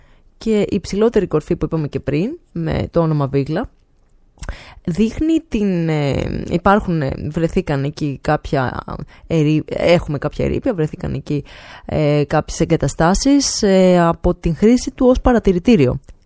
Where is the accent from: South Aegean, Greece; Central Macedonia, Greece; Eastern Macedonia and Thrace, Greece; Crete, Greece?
Central Macedonia, Greece; Thessaloniki; Είμαστε και από Θεσσαλονίκη, έτσι.